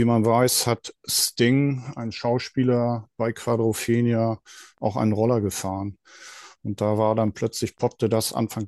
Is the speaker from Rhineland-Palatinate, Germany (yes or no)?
no; Flensburg, Schleswig-Holstein, Germany; also born or lived in Celle / Pinneberg / Hamburg; now in Düsseldorf, Germany; Ich bin ein Küstenjung, bin von Flensburg über Celle nach Pinneberg gekommen und über das Studium der Architektur in Hamburg bin ich dann in das Rheinland gezogen und bin heute ein glücklicher Düsseldorfer